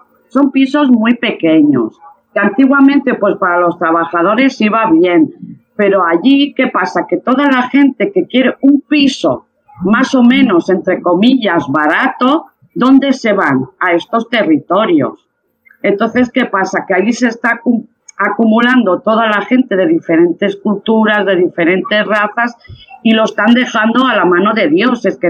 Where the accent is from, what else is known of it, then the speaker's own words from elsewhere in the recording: Barcelona, Catalonia, Spain; yo me he criado en la calle y me crié en el Besós